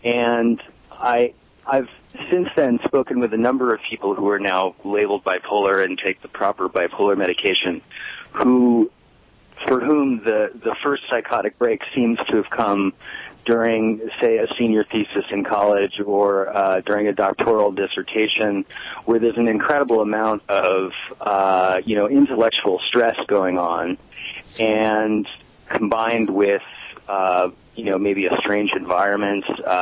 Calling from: Santa Fe, New Mexico, United States; I'm in Santa Fe, New Mexico.

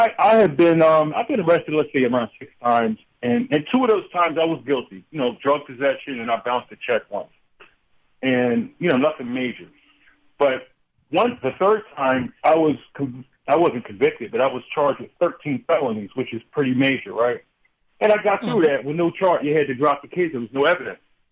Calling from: South Carolina, United States; also born or lived in Philadelphia area / New York; I'm calling from South Carolina. I've been here for 5 years, and I moved from the Philadelphia area, and I've also lived in New York during my formative years

